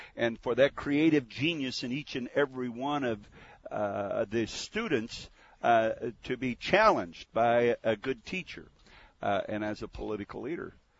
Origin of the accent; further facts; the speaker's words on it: Caldwell, Idaho, United States; all the years that I've lived in Idaho all my life. I was born in Caldwell. And I went to schools. I went to private schools and public schools in Idaho. I went to college in Boise Junior College at the time and then the College of Idaho.